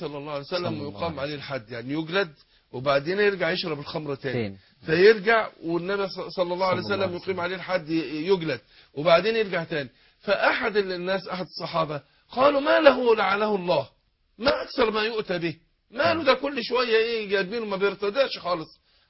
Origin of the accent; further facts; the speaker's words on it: Suez, Suez Governorate, Egypt; حصل حادثه عندنا في السويس